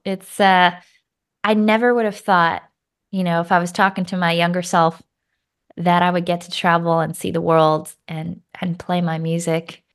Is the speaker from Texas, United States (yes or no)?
no; Boston, Massachusetts, United States; And growing up in Boston, like, Sculler's Jazz Club was the spot, you know